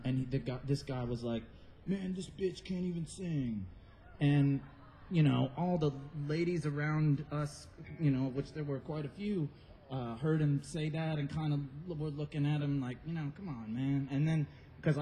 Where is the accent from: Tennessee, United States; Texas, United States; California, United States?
Tennessee, United States; Nashville; we're from East Nashville, Tennessee is where we live.